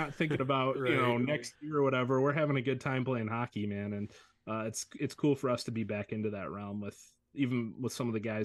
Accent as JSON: {"language": "English", "town": "Detroit", "region": "Michigan", "country": "United States", "tie": "born or raised there", "said": "Goaltender Chris Osgood, man. Growing up in Detroit."}